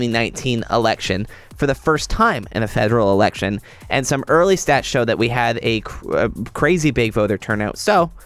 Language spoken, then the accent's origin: English; Canada; We're all Canadian.